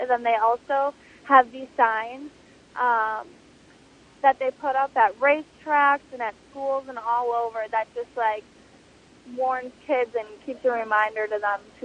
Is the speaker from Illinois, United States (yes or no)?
no; Wisconsin, United States; And then another one is Madison, Wisconsin. That's my home state, so I'm just really excited.